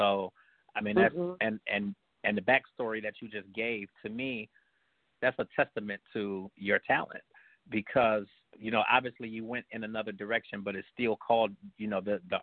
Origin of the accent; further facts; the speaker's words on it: Cleveland, Ohio, United States; and I'm from Ohio.